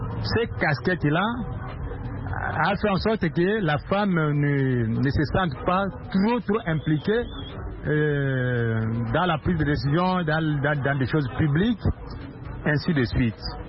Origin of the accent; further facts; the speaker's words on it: Kinshasa, DR Congo; principalement chez nous en Afrique, voilà. Et même chez moi au Congo, ici à Kinshasa.